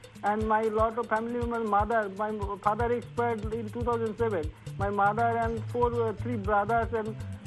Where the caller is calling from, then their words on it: Asansol, West Bengal, India; I'm from Asansol, West Bengal, India.